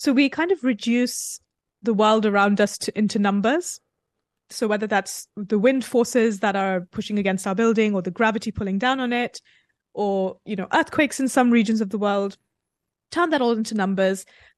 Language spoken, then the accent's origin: English; India; it is something that I felt was quite normal and intrinsic to me growing up in India.